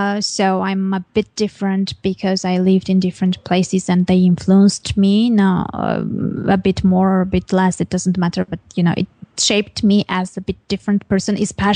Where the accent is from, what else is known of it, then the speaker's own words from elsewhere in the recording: Armenia; English is a second language; also born or lived in Bulgaria; I already had friends here in Armenia